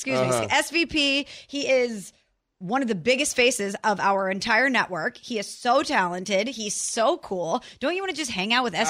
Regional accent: St. Louis, Missouri, United States; And I'm from St. Louis where you can't even leave change in your car or that car is going to get stolen.

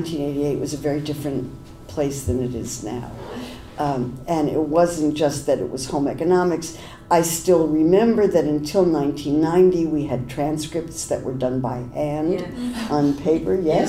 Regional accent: Berkeley, California, United States; I didn't really understand the difference between Democrats and Republicans, because I came from Berkeley and we thought they were all the same.

